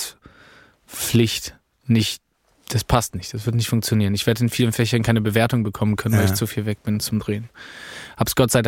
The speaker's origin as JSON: {"language": "German", "region": "Berlin", "country": "Germany", "tie": "born or raised there", "said": "Ich komme aus Berlin. Ich bin gebürtiger Berliner."}